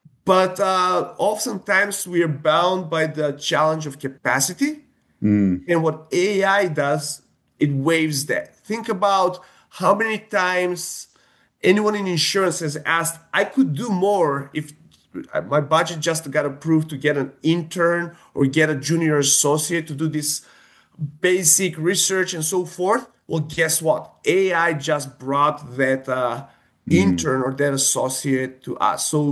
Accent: North Macedonia; English is a second language; moved away as an adult; now in United States; So I'm originally from North Macedonia, born and raised there. It's a country in southeastern Europe, part of former Yugoslavia. I came to the U.S. a long time ago for school

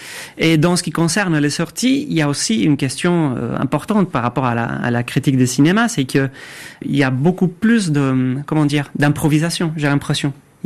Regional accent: Spain; French is a second language; moi je suis espagnol et c'était exactement le même cas

